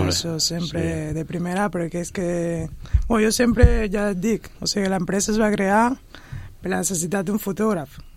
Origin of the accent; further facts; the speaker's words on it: Ecuador; jo des de petit, jo soc d'Equador, des de ben petit ja sempre m'ha cridat